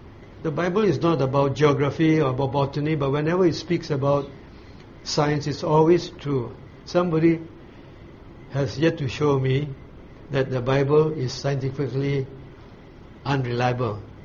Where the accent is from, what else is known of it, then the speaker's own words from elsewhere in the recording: Singapore; And I'm not saying this as a Singaporean.